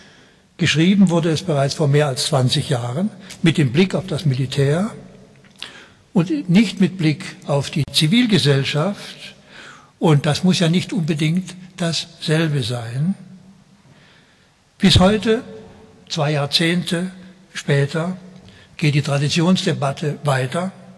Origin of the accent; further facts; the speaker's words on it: Waldkirch, Baden-Württemberg, Germany; war ich doch in meiner Heimatstadt Waldkirch selbst 10 Jahre lang Stadtrat und Fraktionsvorsitzender